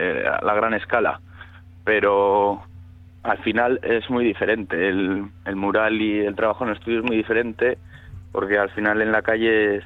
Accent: Pasaia, Basque Country, Spain; Sí, soy de Pasay San Pedro.

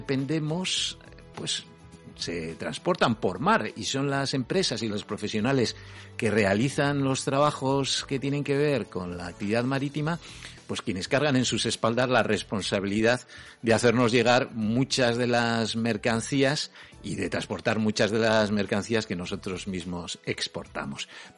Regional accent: Basque Country, Spain; lo que somos los vascos, y especialmente pues en las zonas portuarias

